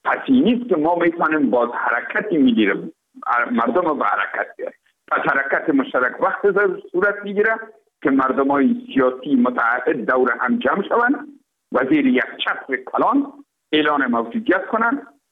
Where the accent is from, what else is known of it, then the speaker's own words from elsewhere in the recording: Afghanistan; ما افغان هستیم.